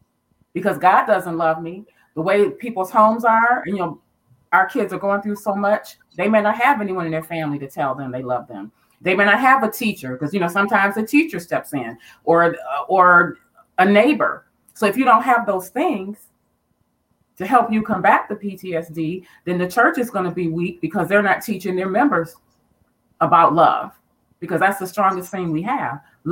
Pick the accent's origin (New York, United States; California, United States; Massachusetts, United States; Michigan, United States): Michigan, United States; Detroit; and I'm from Detroit, and so you know I know the city.